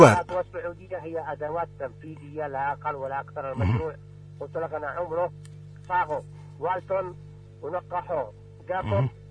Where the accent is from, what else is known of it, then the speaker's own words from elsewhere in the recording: Taiz, Taiz Governorate, Yemen; أنا من تعز ومن شرعب